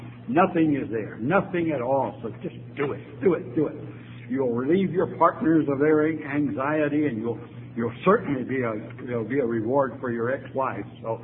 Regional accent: San Francisco, California, United States; So I said, I'm from San Francisco. Put me through to San Francisco.

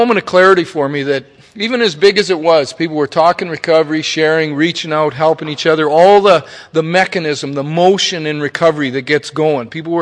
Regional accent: Canada; We're from Canada. That's like being from fucking Mars, you know, like, because they all have some pretty weird ideas about Canada

